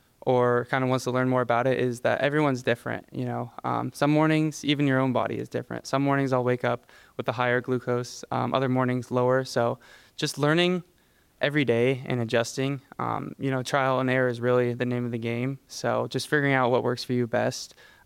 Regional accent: Washington, United States; Growing up in Washington, I was always outdoors.

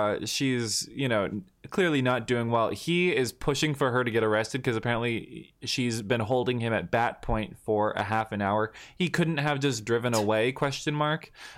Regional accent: Seattle, Washington, United States; So I grew up in Seattle, mm-hmm.

